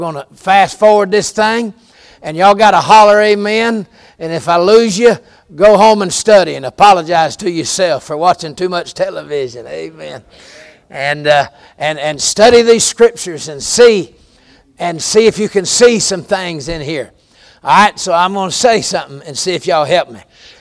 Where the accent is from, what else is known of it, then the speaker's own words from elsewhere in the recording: Georgia, United States; And I'm from Georgia, but this is for y'all.